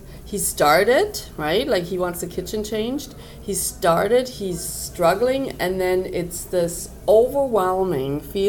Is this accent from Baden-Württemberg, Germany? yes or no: yes; Tübingen, Baden-Württemberg, Germany; English is a second language; moved away as an adult; now in Canada; I'm from a very small town in southern Germany.